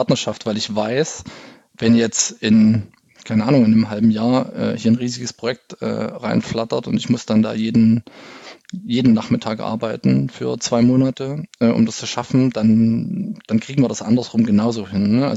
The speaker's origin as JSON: {"language": "German", "region": "East Germany", "country": "Germany", "tie": "born or raised there", "said": "Ich bin ja im Osten aufgewachsen, ne?"}